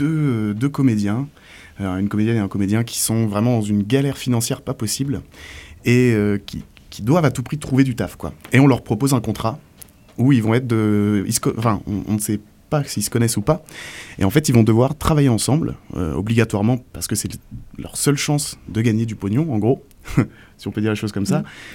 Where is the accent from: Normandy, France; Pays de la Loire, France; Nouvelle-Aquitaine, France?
Normandy, France; moi, je suis pas du tout d'ici, pas du tout du coin, moi, je suis de Normandie.